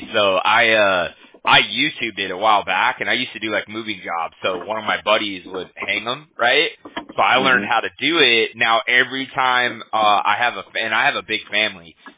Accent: Huntington Beach, California, United States; Fountain Valley, California. I'm from Huntington Beach, next city over.

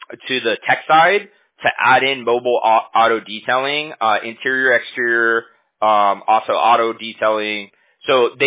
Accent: California, United States; You know what it is, man, because we're from California, right?

